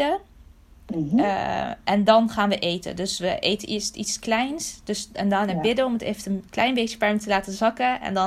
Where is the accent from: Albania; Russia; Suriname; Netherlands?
Netherlands; Mijn ouders zijn dus Irakees. Ik ben zelf geboren en getogen in Nederland.